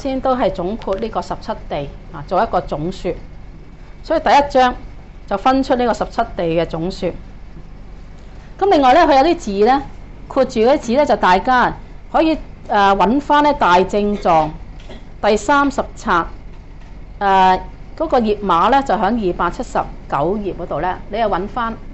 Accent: China; 咁我哋中國人接觸呢啲名詞，咪唔知佢講乜嘢嘢咯

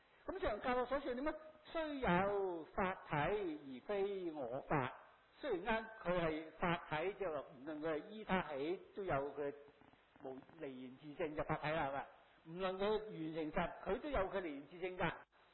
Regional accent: Hong Kong; 我們香港人叫電腦，但是大陸人叫做計算機

